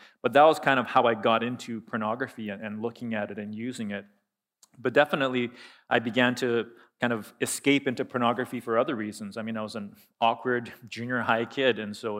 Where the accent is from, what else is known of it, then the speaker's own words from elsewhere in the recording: Calgary, Alberta, Canada; I was born and raised in Calgary